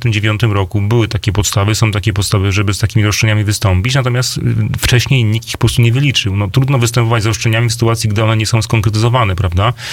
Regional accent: Lesser Poland, Poland; No, Podkarpacie tak, ja akurat jestem z Małopolski.

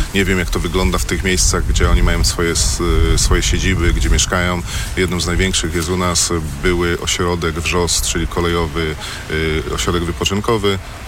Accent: Sieraków, Greater Poland Voivodeship, Poland; Jestem rodowitym sierakowianinem, nie wyobrażałem sobie życia w innym miejscu.

